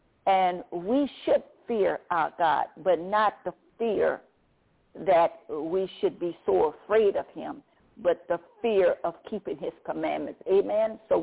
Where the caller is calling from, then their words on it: Baton Rouge, Louisiana, United States; I am calling from Baton Rouge, Louisiana.